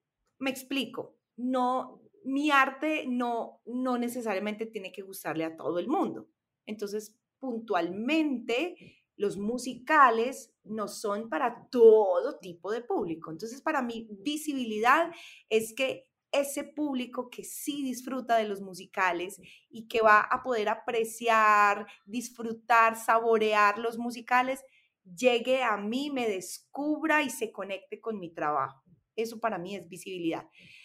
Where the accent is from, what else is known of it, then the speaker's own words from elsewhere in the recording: Colombia; nuestra realidad como artistas latinos, porque me atrevería a decir, Martín, y creo que podemos afirmarlo los tres, que las oportunidades para los artistas latinos y puntualmente en nuestro país, en Colombia, no son las mismas